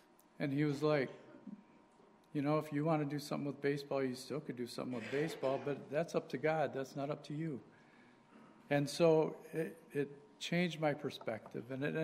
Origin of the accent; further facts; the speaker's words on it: Waterford, Michigan, United States; And I grew up in Waterford, Michigan.